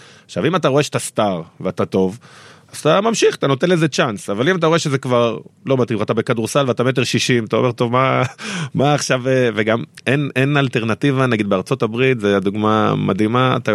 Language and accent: Hebrew; Bnei Brak, Tel Aviv District, Israel; גדלתי בפרדסקאט, זה היה במקלט, במתנס לידי, וזה היה ענף הספורט היחיד שהיה.